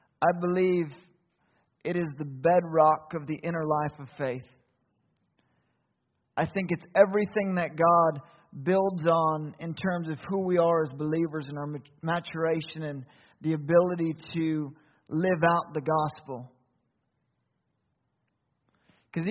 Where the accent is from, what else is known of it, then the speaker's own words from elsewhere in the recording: Maine, United States; I grew up in Maine. I grew up in a church similar to this, a Baptist church.